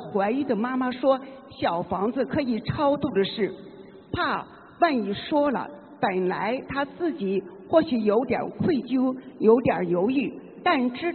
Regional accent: Osaka, Japan; 我是大阪的。

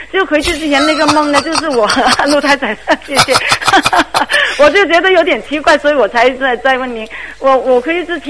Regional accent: Guangzhou, Guangdong, China; 就是我原来我从小住在那里，就是广州那个家那里

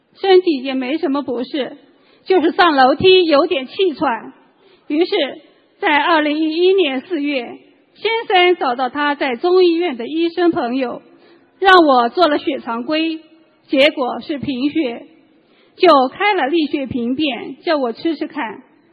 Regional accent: Jiangsu, China; 我来自中国江苏

